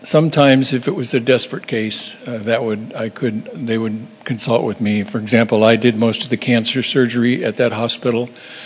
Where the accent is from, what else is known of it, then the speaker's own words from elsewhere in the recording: Cambodia; also born or lived in Vietnam / Thailand; although I grew up in Cambodia and spent time in Cambodia and Vietnam and even Thailand